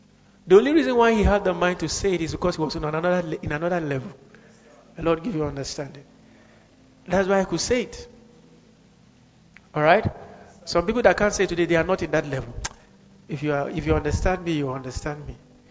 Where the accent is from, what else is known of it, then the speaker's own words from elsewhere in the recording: Kaduna, Kaduna State, Nigeria; In Nigeria, especially this part of Nigeria, some sort of. Where I grew up in Kaduna